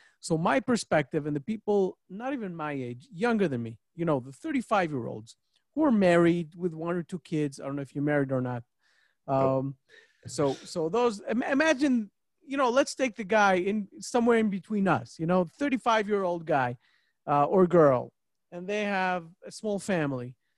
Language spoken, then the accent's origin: English; New York City, New York, United States; Right now, I'm not in New York, but I'm a New Yorker. So I know what New York City is.